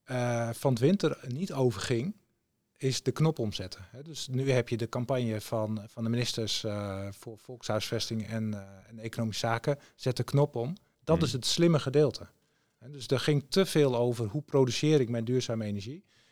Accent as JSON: {"language": "Dutch", "region": "Groningen", "country": "Netherlands", "said": "Ik kom dan uit Groningen, dus niet uit de Achterhoek."}